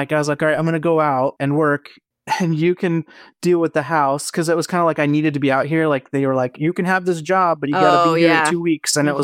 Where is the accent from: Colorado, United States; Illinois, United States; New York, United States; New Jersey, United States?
Colorado, United States; But I'm from Colorado.